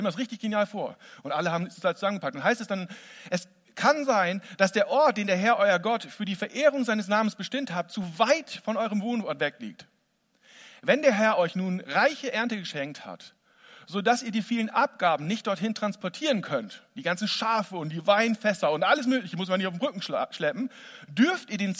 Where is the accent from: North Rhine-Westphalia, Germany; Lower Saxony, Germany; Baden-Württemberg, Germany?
Lower Saxony, Germany; Ich als Ostfriese wäre da niemals reingekommen. Selbst als Oldenburger, was ja jetzt in meinem Pass drin steht, hätte ich schlechte Karten gehabt.